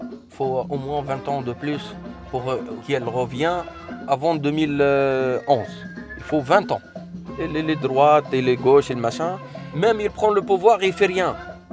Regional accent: Tunisia; now in Saint-Ouen, France; Pour je gagne un petit peu, pour que je fais une maison chez moi, en Tunisie.

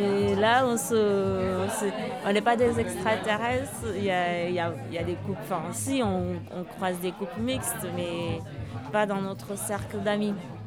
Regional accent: Casamance, Senegal; Casamance.

